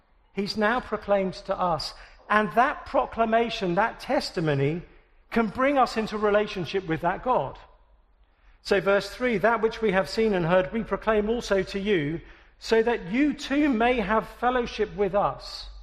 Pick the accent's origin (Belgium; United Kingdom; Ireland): United Kingdom; England; now in United States; I'm English. This isn't fair. I should see her first.